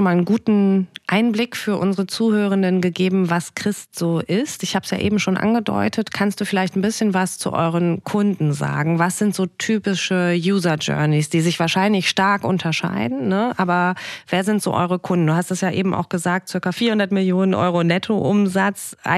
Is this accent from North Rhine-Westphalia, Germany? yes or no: yes; Remscheid, North Rhine-Westphalia, Germany; Ich komme aus Remscheid ursprünglich